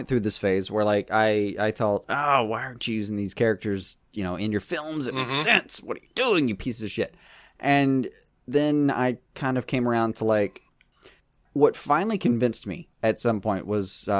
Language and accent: English; the South, United States; And I'm from the South.